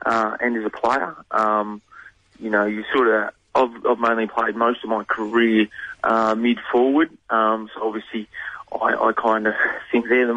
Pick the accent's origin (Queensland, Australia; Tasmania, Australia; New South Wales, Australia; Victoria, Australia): Victoria, Australia; So I grew up in Cobham Baruga area. Played some junior footy with Baruga and then played one senior year out of under 17s. And then I moved across to Bendigo